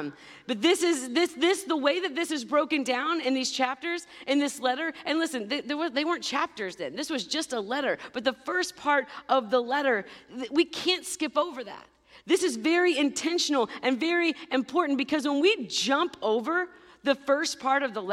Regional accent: Kentucky, United States; Or, you know, since I'm from Kentucky, it's all y'all.

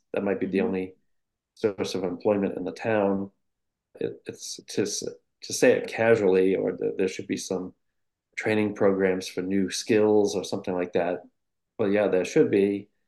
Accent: Rhode Island, United States; born or raised there

